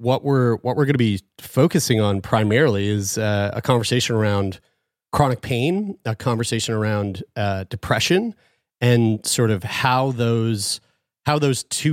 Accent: St. John's, Newfoundland and Labrador, Canada; I'm from St. John's, but my whole family's from Bayvert and Seal Cove.

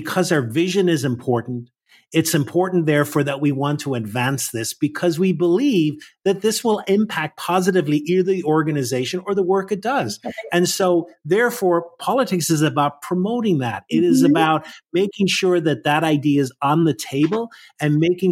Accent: Northern Ireland, United Kingdom; I grew up in Northern Ireland and politics were not a very positive thing either there.

